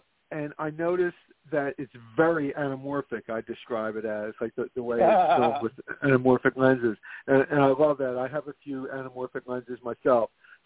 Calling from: Philadelphia, Pennsylvania, United States; Hey, Simon … calling from Philadelphia.

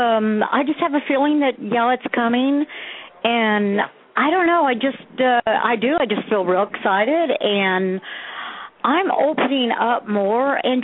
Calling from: Ohio, United States; I'm calling from Ohio.

